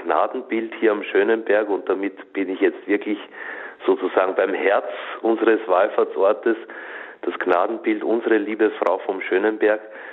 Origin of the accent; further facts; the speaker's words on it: Lower Austria, Austria; now in Germany; ich stamme nicht aus dieser Gegend hier. Ich bin ein gebürtiger Österreicher. Ich stamme aus Niederösterreich. 70 Kilometer nördlich von Wien ist meine Heimat. Bin auch in der Nähe eines Marienwallfahrtsortes aufgewachsen, Maria Dreieichen, im östlichen Waldviertel liegt das.